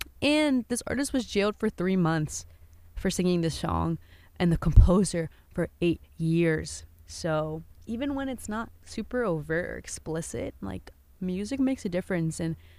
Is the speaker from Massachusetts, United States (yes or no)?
no; Maryland, United States; I'm Indian, but my culture isn't necessarily Bengali. It's, I also have a culture of, you know, I'm from PG County. My culture is Maryland.